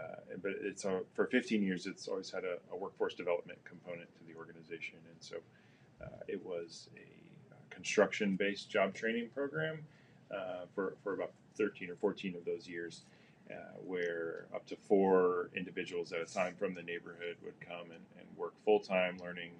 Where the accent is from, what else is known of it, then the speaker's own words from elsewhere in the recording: Ohio, United States; moved away as an adult; also born or lived in India; now in Memphis, United States; Sure. I grew up in Ohio and came down to Memphis for the first time in college to work as a summer staff at Service Over Self.